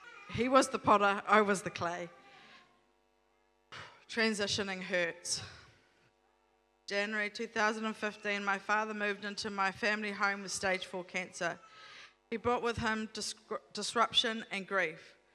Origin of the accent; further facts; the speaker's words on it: Palmerston North, Manawatū-Whanganui, New Zealand; I grabbed my girls and I kept running to Palmerston North, my hometown.